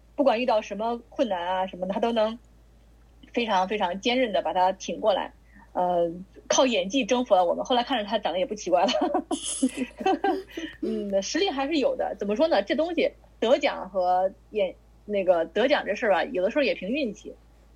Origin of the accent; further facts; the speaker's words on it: northern China, China; 我们作为北方人